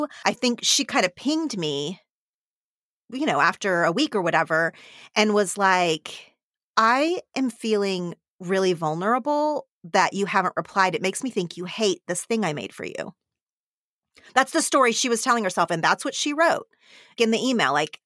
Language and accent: English; Oklahoma, United States; now in Los Angeles, United States; I grew up in Oklahoma. I live in Los Angeles now.